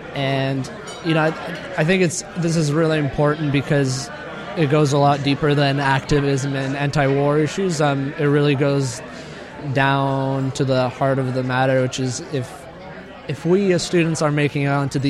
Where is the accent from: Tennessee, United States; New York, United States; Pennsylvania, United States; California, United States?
California, United States; Santa Cruz; I'm from Santa Cruz, California.